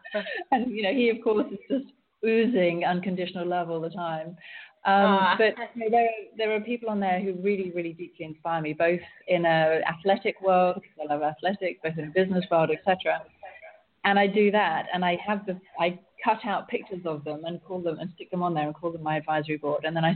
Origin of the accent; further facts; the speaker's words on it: England, United Kingdom; like being English as well, I used to have this big thing about, you know, desire